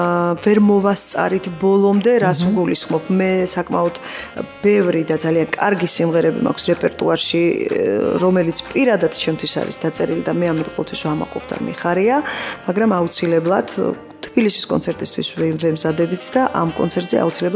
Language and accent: Georgian; Kutaisi, Imereti, Georgia; ძალიან მიყვარს ეს ქალაქი, იქიდან გამომდინარე, რომ მთელი ჩემი ბავშვობა იქ მაქვს გატარებული და ამ ქალაქის წარმომადგენელს გავყევე შემდეგ უკვე ცოლად და ნუ მიხვდი ხო რაც მაკავშირებს ეს ქუთაისთან